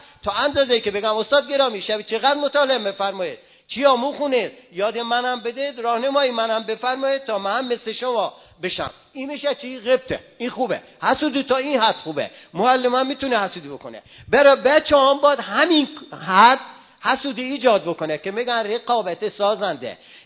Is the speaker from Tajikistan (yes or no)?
no; Yazd, Iran; میدونستم ما یزدی هستم و خلک هستم و اینا